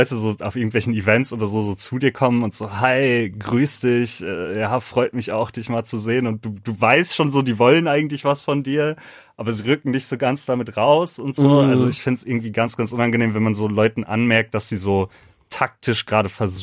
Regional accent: Lüdenscheid, North Rhine-Westphalia, Germany; Also ich komme ja selber aus dem Kaff. Ich komme ja aus Lüdenscheid im Sauerland. Lüdenscheid hat 80.000 Einwohner. Mittelgroße Stadt, ist jetzt auch nicht die kleinste Stadt der Welt, aber so wirklich viel geht da nicht.

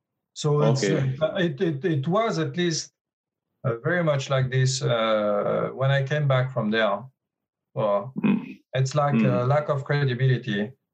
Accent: Paris, Île-de-France, France; also born or lived in Grenoble / Sydney; so I did my PhD in Grenoble in France. And I'm originally from Paris, so I studied in Paris.

